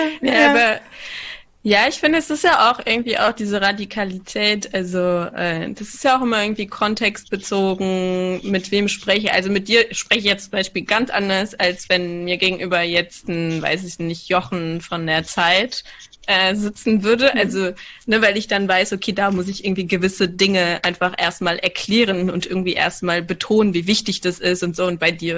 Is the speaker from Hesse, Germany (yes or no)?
no; Cologne, North Rhine-Westphalia, Germany; ich bin ja in Köln aufgewachsen, also ich bin mit Karneval auf die Welt gekommen gefühlt.